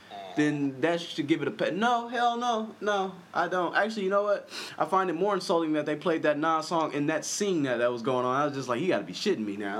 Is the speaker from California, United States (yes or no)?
yes; Inglewood, California, United States; I mean, growing up in Inglewood, this movie takes place, and they bring up like Compton, Long Beach, all that.